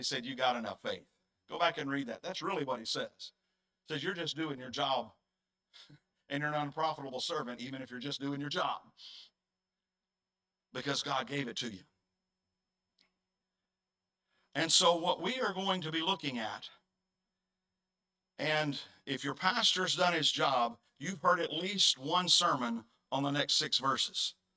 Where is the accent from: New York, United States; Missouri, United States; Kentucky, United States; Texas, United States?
Texas, United States; Now, I'm from Texas. I like the original Whataburger.